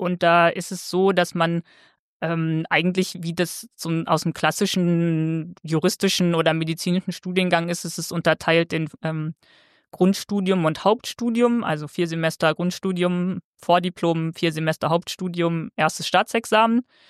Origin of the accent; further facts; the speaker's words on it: Braunschweig, Lower Saxony, Germany; Ich komme gebürtig aus Braunschweig und in Braunschweig hätte es auch Lebensmittelchemie gegeben.